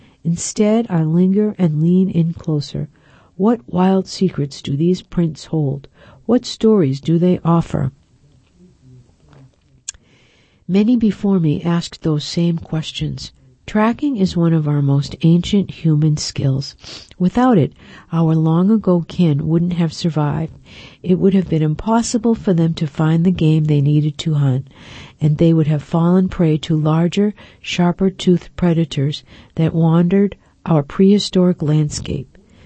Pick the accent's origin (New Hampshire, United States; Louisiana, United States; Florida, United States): New Hampshire, United States; Hancock; Along the cattail edge of Kempner Meadow in my hometown of Hancock, New Hampshire, I follow a straight line of tracks.